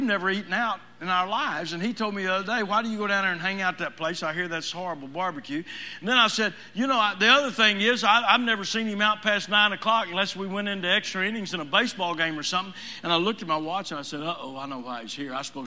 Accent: Fort Worth, Texas, United States; I mentioned I grew up in Fort Worth. And all my life I wanted to be a lawyer

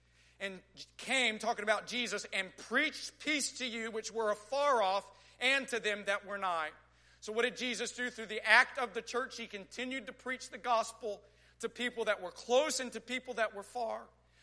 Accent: Texas, United States; I grew up in West Texas. He grew up in Houston.

